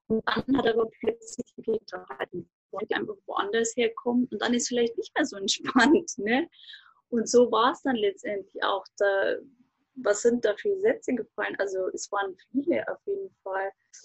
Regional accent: Regensburg, Bavaria, Germany; Genau, ich komme aus Regensburg in dem schönen Bayern.

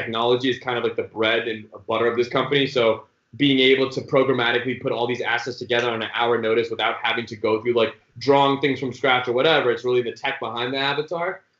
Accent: California, United States; I mean, when you're born and raised in the Bay, like, I mean, you learn how to speak and then you learn how to code, right?

